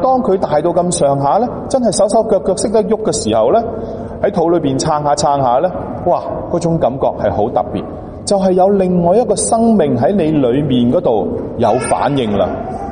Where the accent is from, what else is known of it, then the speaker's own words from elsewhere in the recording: Guangdong, China; 我哋广东人咧讲嘅